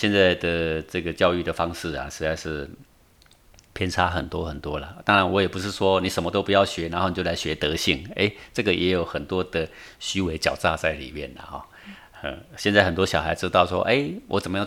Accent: Taiwan; 我们台湾人会讲台语嘛

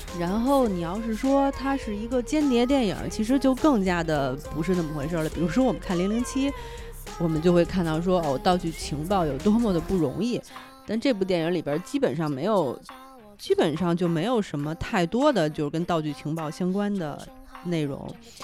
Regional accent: China; 作为我们中国人就会想说啊，拍得不好，没有完全体现出我们中国的风貌

